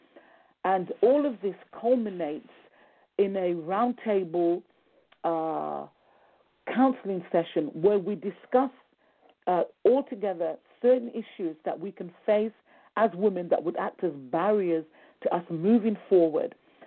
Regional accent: Jamaica; we went to Jamaica, my home country

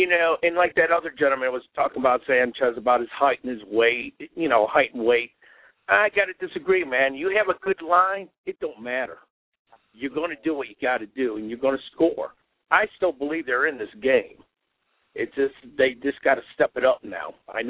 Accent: Brooklyn, New York, United States; now in Cincinnati, United States; Well, I'm telling you, I'm from Cincinnati. I'm living in Cincinnati, born and raised in Brooklyn, New York, and this is hard.

